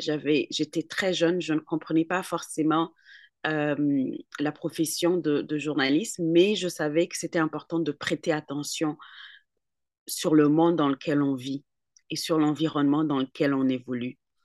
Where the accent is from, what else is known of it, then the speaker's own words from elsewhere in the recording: Niger; J'ai vécu au Niger, j'ai grandi au Niger. Ma grand-mère, donc moi j'ai grandi dans les années 90.